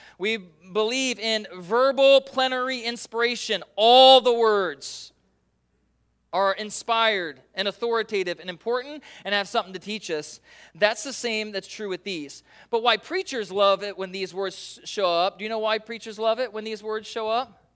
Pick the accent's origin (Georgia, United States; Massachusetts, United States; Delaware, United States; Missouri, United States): Delaware, United States; Milford; now in Puyallup, United States; And I'm from Milford, Delaware, and I moved to University Place, and then to Puyallup, Washington.